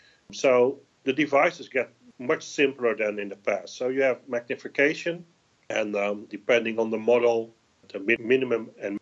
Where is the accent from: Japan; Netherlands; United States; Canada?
Netherlands; English is a second language; I'm from the Netherlands, so here it's different from compared to the US.